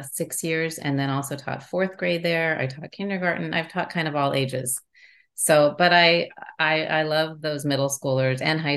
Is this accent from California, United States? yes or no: yes; California, United States; Well, you said … I am from California. Live in Southern California now, which is where I've always lived.